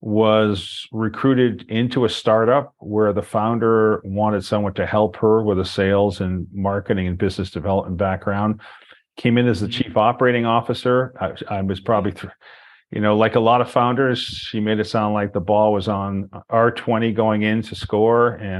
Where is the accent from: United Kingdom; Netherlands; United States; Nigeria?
United States; New England; And I'm from New England originally, and there was a time when the greater Boston area was considered the mecca of tech before even Silicon Valley.